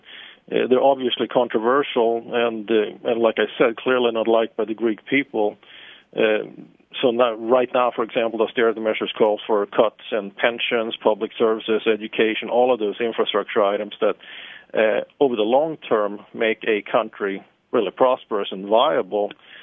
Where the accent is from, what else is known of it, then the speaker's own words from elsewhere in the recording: Sweden; I'm from Sweden as well